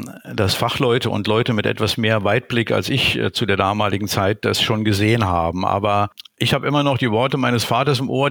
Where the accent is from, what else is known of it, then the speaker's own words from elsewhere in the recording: Saarland, Germany; Ich bin gebürtiger Saarländer, geboren und aufgewachsen in einem kleinen Dorf im Saarland mit etwa 4000 Einwohnern.